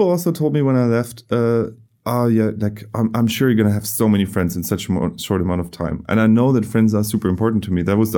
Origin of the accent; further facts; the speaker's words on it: Germany; English is a second language; I come from Germany. Things run in a certain way here.